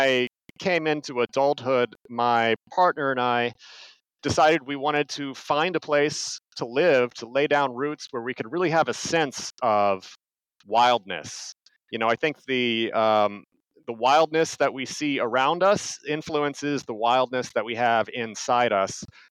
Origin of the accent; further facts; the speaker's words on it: Kansas City, United States; And so growing up in Kansas City, I was also fortunate, even though, you know, it's a big concrete town